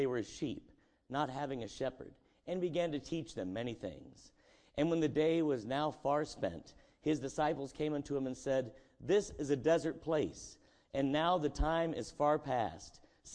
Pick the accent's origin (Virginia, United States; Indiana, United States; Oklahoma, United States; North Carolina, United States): Indiana, United States; And I grew up in Indiana.